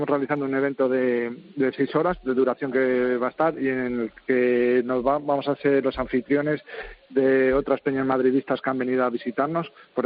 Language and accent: Spanish; Spain; now in Finland; Somos actualmente 135 miembros, de los cuales 8 somos españoles.